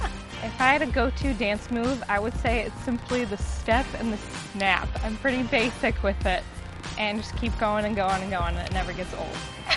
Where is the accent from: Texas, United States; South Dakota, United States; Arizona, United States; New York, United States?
South Dakota, United States; Sioux Falls; I'm from Sioux Falls, South Dakota, and this is my rookie season on the NBC. I did grow up a Vikings fan. Being from South Dakota, we do not have our own professional sports team